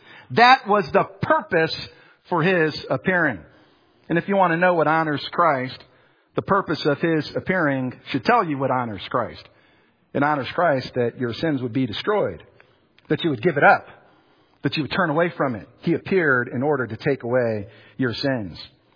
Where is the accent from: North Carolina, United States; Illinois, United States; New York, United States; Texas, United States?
New York, United States; born there; You know, I was born in New York.